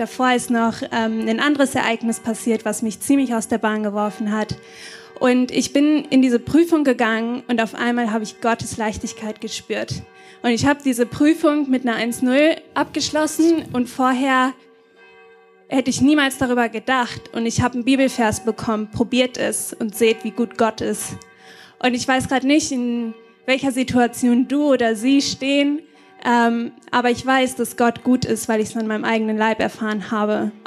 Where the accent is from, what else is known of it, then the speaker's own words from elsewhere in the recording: Bünde, North Rhine-Westphalia, Germany; now in Witten, Germany; Ich wohne im Moment in Witten, Bünde ist meine Heimat